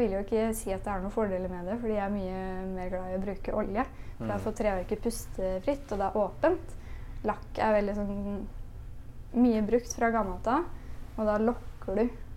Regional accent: Spydberg, Østfold, Norway; Jeg er fra Spydberg, og jeg har aldri hørt om den skolen.

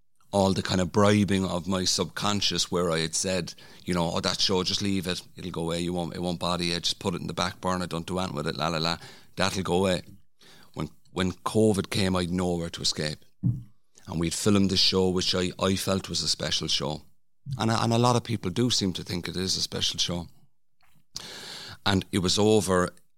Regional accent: Ireland; I think we have that in us as Irish people

